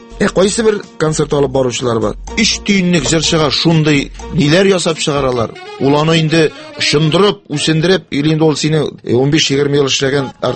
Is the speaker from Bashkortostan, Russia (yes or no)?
yes; Akhmet, Bashkortostan, Russia; Бу Башкортстанның Шакмагыш районы Әхмәт авылында.